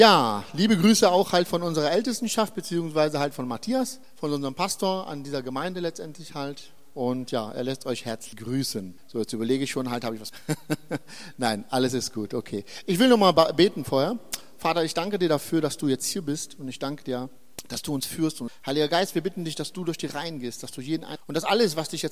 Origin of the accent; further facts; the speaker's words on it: Hildesheim, Lower Saxony, Germany; ich komme aus Hildesheim. … Ich bin 44, noch 44, bald 45. Bin verheiratet und wohne in Hildesheim und diene dort in der Gemeinde Ecclesia.